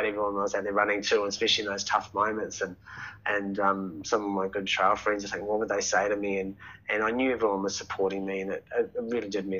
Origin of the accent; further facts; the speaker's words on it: New Zealand; now in Adelaide, Australia; I'm a Kiwi import into Adelaide